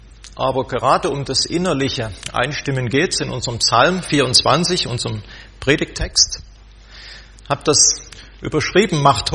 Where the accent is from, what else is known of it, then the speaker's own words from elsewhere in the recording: Saxony, Germany; now in Efringen-Kirchen, Germany; Ich wohne in Ekringen und wir sind auch sehr gerne in dieser Gegend hier. Ich komme übrigens auch aus Sachsen, wie man wahrscheinlich hört oder heraushören wird.